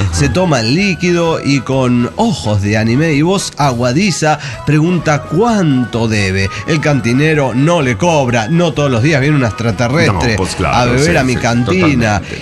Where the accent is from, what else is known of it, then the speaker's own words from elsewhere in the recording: Mexico City, Mexico; de Ciudad de México.